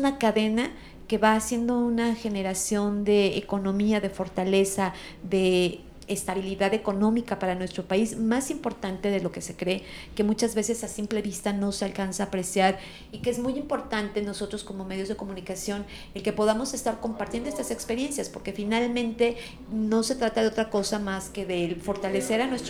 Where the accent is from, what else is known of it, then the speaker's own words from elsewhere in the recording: Mexico; como mexicanos lo tenemos que fomentar